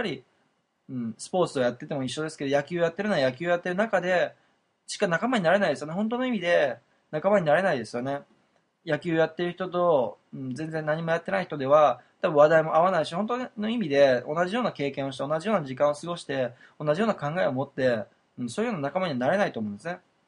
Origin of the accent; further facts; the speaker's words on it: Kochi, Japan; 高知県の僕の地元の田舎で暮らしていて